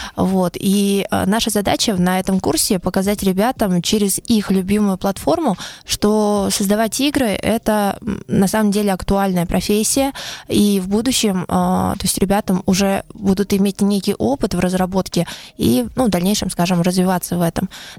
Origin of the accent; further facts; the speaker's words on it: Kyakhta, Buryatia, Russia; сама я родом из Кяхты, училась там в школе